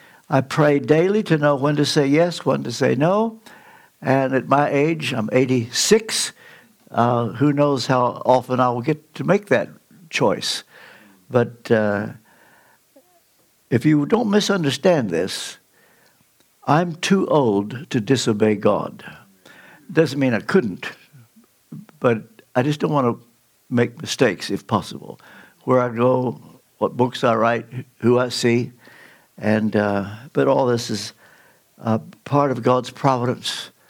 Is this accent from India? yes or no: no; Kentucky, United States; You see, I'm from Kentucky. And I say that guardedly lest you feel inferior to me. I mean, actually, you can't help it that you were not born in Kentucky.